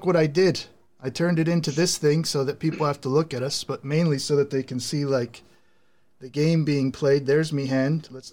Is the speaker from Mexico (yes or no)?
yes; Mexico; I was born and raised in Mexico.